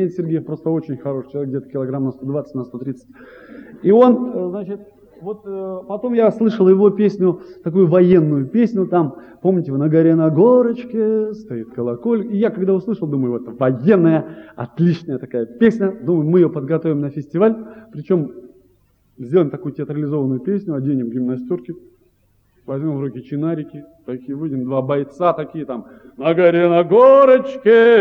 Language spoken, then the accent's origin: Russian; Chelyabinsk, Chelyabinsk Oblast, Russia; Мы из Челябинска, сам-то из Челябинска, ехали большой такой делегацией на фестиваль.